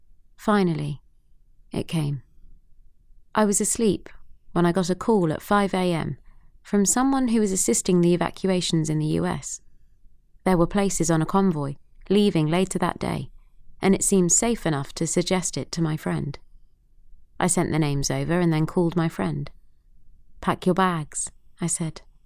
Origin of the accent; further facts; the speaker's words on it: Afghanistan; It felt strange to be asked to speak when, for months, Afghan women like me had tried to warn about the looming catastrophe.